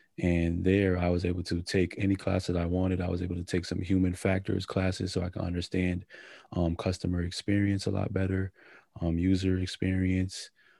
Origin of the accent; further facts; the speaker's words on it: Bronx, New York, United States; also born or lived in Mount Vernon; now in Bridgeport, United States; When I moved to Bridgeport, actually, I was born in the Bronx. I was born in Mount Vernon. I lived in the Bronx, and I moved to Bridgeport, Connecticut.